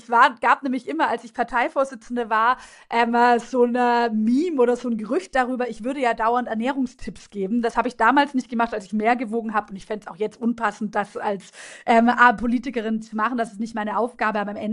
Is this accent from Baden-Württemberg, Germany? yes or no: yes; Baden-Württemberg, Germany; Ich komme ja selbst aus Baden-Württemberg